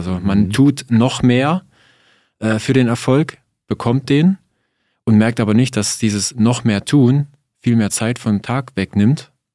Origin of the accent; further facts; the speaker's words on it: Saxony, Germany; Ich komme ja aus dem Osten